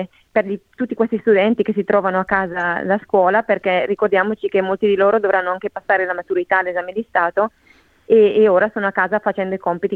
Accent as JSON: {"language": "Italian", "town": "Brescia", "region": "Lombardy", "country": "Italy", "said": "Sì, sono bresciana"}